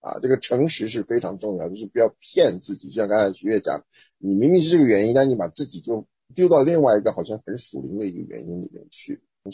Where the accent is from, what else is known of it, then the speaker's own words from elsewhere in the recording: Taiwan; 尤其我们从台湾来的是很流行这样的说法。